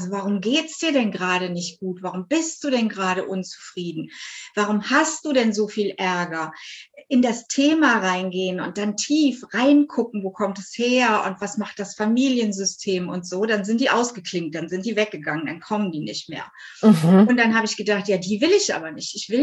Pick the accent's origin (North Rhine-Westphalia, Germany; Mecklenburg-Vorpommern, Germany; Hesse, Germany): North Rhine-Westphalia, Germany; Ja, ich bin aus der Nähe von Köln